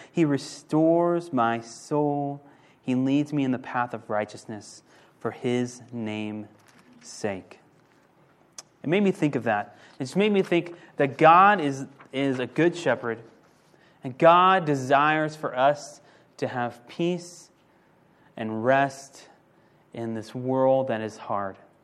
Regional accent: Oklahoma, United States; I grew up in Oklahoma through all school years. Grew up in Oklahoma.

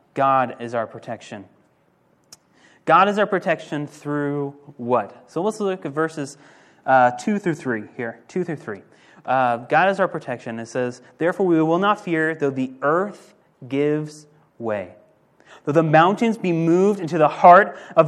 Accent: Oklahoma, United States; I grew up in Oklahoma through all school years. Grew up in Oklahoma.

